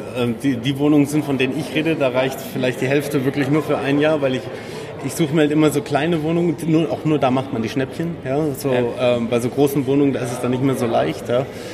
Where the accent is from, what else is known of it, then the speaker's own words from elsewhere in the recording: Munich, Bavaria, Germany; Und ich komme aus München.